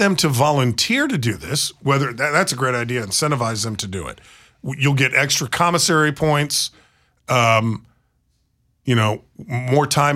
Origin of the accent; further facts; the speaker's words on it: Leavenworth, Kansas, United States; when I was growing up in Lansing-Leavenworth